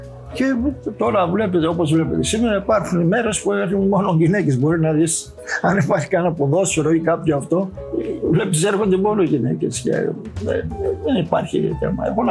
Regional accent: Lamia, Central Greece, Greece; born there; now in Athens, Greece; Εμείς γεννηθήκαμε στη Λαμία, έξω από τη Λαμία, δήμος Λαμιαίων. Και ήρθαμε στην Αθήνα

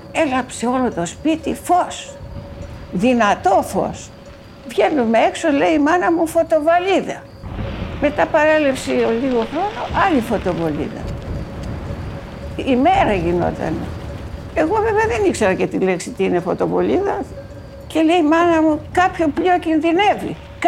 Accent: Charakas, Attica, Greece; also born or lived in Koropi; Τα παιδικά μου χρόνια από τότε που γεννήθηκα μέχρι 7 ετών έζησα εδώ στο Χάρακα.

